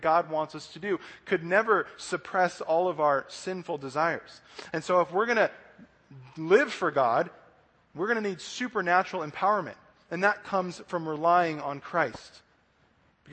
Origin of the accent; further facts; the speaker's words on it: Denver, Colorado, United States; Now he's going to be playing for the Broncos, which is good because I'm from Denver.